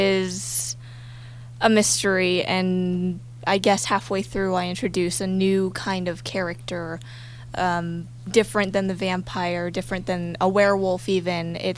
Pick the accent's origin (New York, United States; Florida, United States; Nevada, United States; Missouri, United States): Nevada, United States; Reno; also born or lived in Truckee; I was born here in Reno.